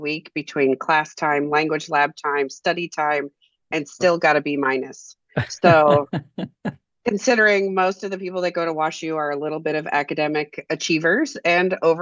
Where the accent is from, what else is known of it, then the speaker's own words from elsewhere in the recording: Rhode Island, United States; I grew up in New England, right outside of Providence.